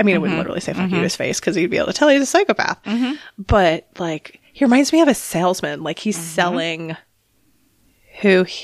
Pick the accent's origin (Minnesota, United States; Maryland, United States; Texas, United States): Maryland, United States; But we're also from Maryland.